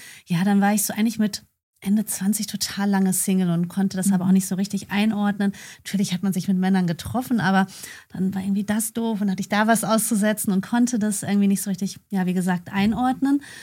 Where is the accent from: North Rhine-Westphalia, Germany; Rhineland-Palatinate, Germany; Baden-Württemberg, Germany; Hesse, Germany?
North Rhine-Westphalia, Germany; Enger; Ich komme aus Enge in der Nähe von Bielefeld.